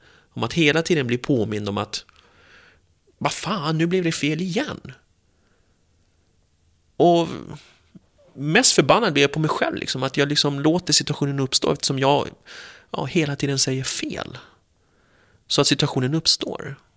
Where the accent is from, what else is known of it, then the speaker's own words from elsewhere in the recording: Järfälla, Stockholm County, Sweden; Akalla, alltså jag är från Järfälla, jag är från Jakobsberg.